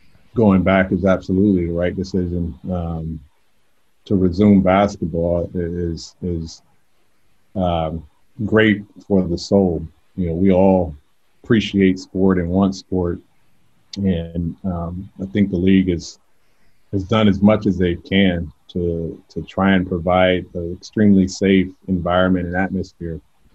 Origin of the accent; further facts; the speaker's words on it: California, United States; now in Georgia, United States; I've only been here 2 years, so I'm just learning about Georgia. you know, I grew up in California